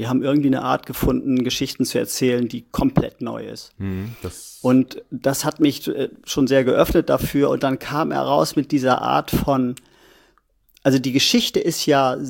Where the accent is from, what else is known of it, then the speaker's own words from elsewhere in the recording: Germany; now in France; ich als Deutscher spiele hier einen französischen Kommissar